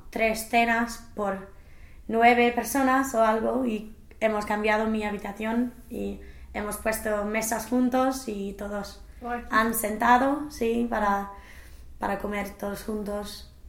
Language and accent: Spanish; England, United Kingdom; Spanish is a second language; soy la sola inglesa y todo el mundo habla conmigo, y creo que mi español se parece mucho a su inglés